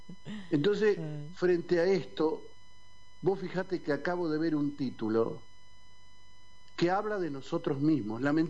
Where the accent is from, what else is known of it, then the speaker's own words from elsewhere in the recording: Argentina; Somos argentinos, ¿no?